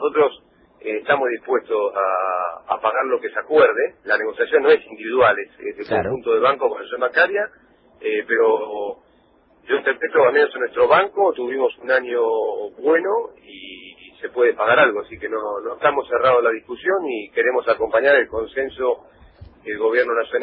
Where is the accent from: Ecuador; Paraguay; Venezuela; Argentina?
Argentina; como los argentinos tendemos a dejar todo para el final